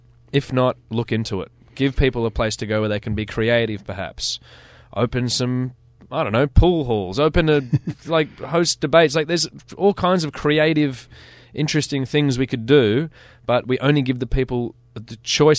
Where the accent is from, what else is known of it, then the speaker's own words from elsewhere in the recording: Edgecliff, New South Wales, Australia; I grew up in Edgecliff where there's no hip-hop.